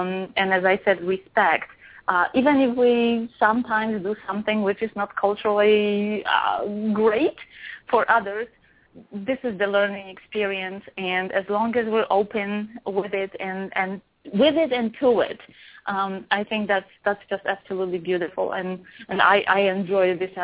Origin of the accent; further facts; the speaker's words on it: Poland; also born or lived in Denmark / Kuwait; now in United States; Of course, I am born and raised in Poland. Now I reside in the United States. I studied in Denmark. I lived in Kuwait.